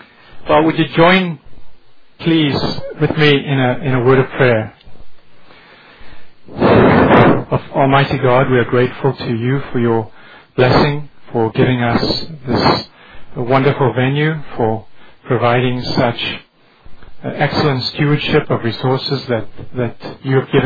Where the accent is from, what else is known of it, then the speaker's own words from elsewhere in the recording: the South, United States; accent: deep South; Help the students to understand what I have to say and get over my deep South accent.